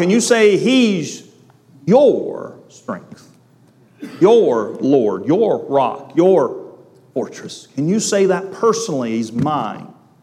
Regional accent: Bible Belt, United States; I never heard, in 18 years of growing up in the Bible Belt, I never heard that Jesus died for me.

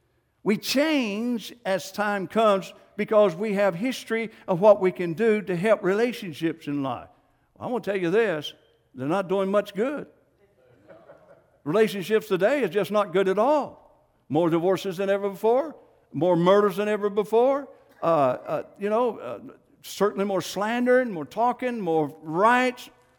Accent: United States; I'm from Johnson County.

